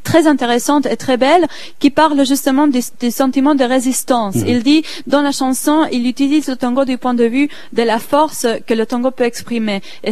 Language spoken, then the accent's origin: French; Argentina; je viens de l'Argentine, ma famille était yiddishophone, pas mes parents, mais déjà dans deux générations avant.